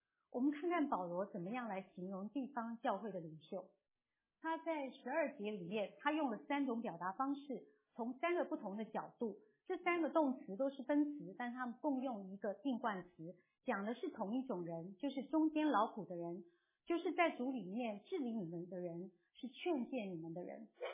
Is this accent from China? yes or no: no; Taiwan; 跟我差不多年纪来从台湾来的人，一定都还记得我们小学上过生活与伦理，中学要上公民道德